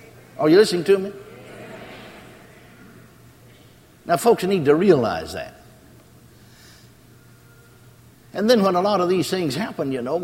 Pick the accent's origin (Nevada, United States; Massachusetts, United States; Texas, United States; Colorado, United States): Texas, United States; McKinney; born or raised there